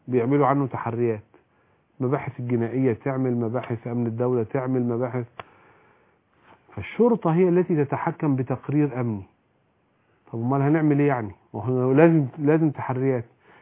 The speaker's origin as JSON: {"language": "Arabic", "town": "Cairo", "region": "Cairo Governorate", "country": "Egypt", "said": "انا كرجل قاهري من القاهرة اقول لقاحها"}